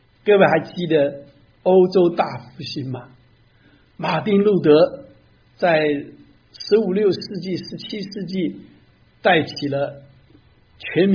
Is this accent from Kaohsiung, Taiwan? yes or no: yes; Kaohsiung, Taiwan; 我记得我小时候在家乡高雄西子湾海边游泳的时候